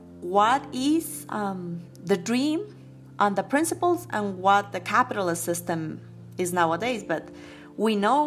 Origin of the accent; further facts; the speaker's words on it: Quito, Pichincha, Ecuador; English is a second language; I grew up in Quito. My father is from El Carchi, which is a northern province.